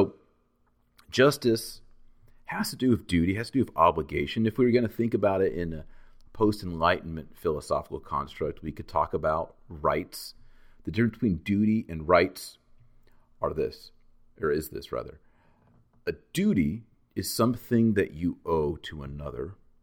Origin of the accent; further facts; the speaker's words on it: Texas, United States; The people in Montana remind me of Texans, which I think is awesome because I'm a Texan.